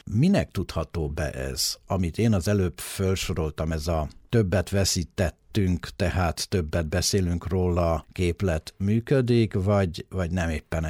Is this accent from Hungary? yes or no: no; Transylvania, Romania; Nekem az a benyomásom erdélyiként, hogy egy kicsit túl reprezentáltak vagyunk.